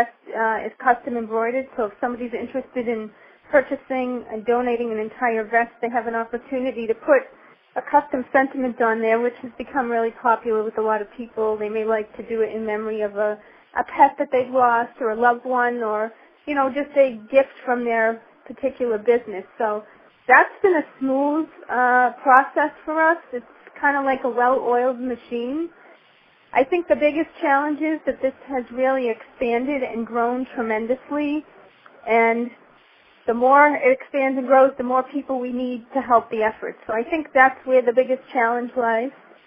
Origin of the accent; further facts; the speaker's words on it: Massachusetts, United States; working as a volunteer since the year of 2000 with law enforcement agencies in Massachusetts, which is my home state